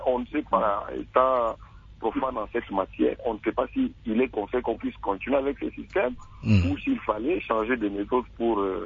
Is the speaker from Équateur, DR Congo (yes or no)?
no; Kolwezi, Lualaba, DR Congo; ici, chez nous, au Katanga, et précisément à Kolwezi, là où nous avons des grandes rivières